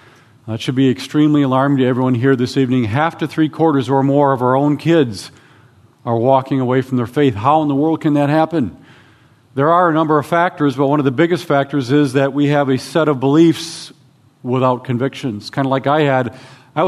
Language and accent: English; Wisconsin, United States; I did mention that I'm from Wisconsin. It's a real state, and we love our cheese and our Packers.